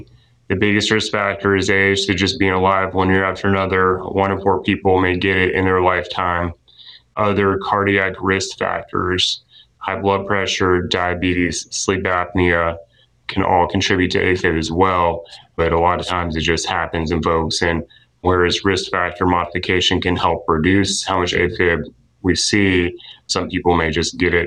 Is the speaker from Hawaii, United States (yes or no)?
no; Asheville, North Carolina, United States; now in Wilmington, United States; I grew up in Asheville, but I've had family at this part of the state, so I'm over in Wilmington and a lot of family here, but back and forth across the state my whole life.